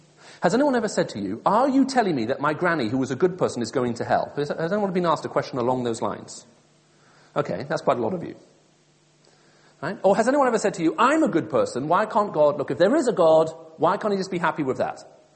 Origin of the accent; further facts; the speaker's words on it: Saudi Arabia; also born or lived in Middle East; because I grew up in Saudi Arabia, the English accent I heard was the one on the radio.